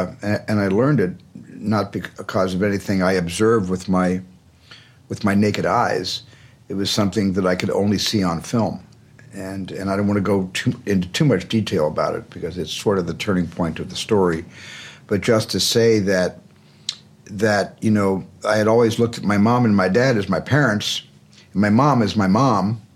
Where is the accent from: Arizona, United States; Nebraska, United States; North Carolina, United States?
Arizona, United States; Certainly I identified inside being, you know, in a family, in a large family growing up in Arizona.